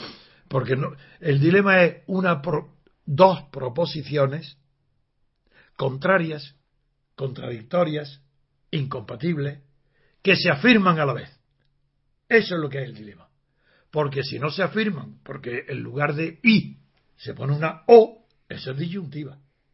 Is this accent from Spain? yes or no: yes; Spain; yo soy español, hablo español, entiendo el español